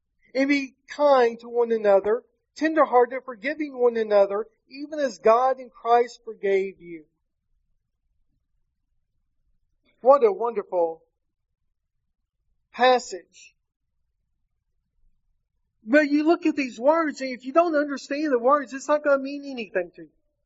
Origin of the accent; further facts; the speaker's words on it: Danville, Kentucky, United States; born there; now in Indiana, United States; I am not from Indiana. I currently live there. I'm not from there. Some of you have mentioned already about my parents. You see, I was born in Danville, Kentucky.